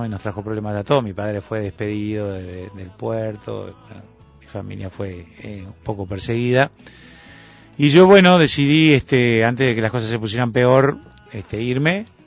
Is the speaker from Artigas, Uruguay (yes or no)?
no; Montevideo, Uruguay; moved away; con la mirada puesta, con el norte puesto en Montevideo, en mi país. Yo adoro este país, amo este lugar